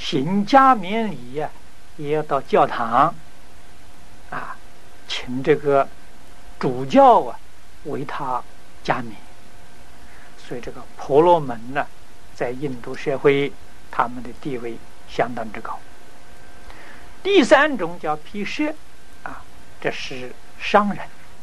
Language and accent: Chinese; China; 那么这也是我们中国人自古以来啊就与